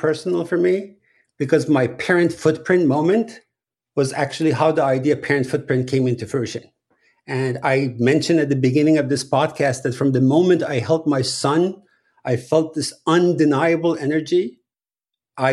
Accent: Iran; when I was growing up in Iran

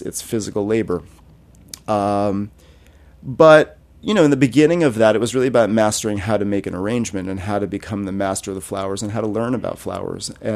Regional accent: New Jersey, United States; Okay, I grew up in New Jersey. Oh. And I was one of those Jersey kids who couldn't wait to be in New York City.

